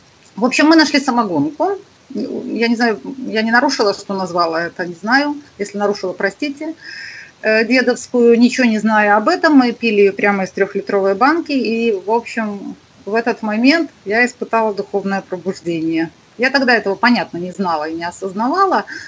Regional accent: Minsk, Belarus; Я выросла в Минске.

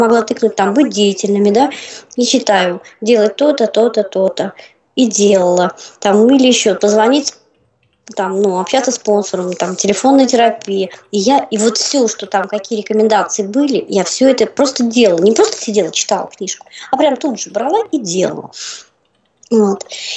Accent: Sosnovy Bor, Leningrad Oblast, Russia; now in Moscow, Russia; Я сейчас в Москве живу, но я родом недалеко от Питера, город Сосновый Бор

